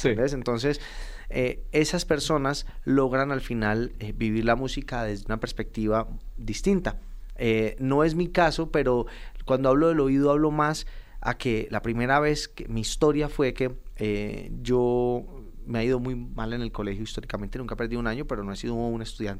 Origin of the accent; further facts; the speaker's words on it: Cali, Valle del Cauca, Colombia; born there; now in Medellín, Colombia; No nací en Medellín. Nací en Cali, en la ciudad.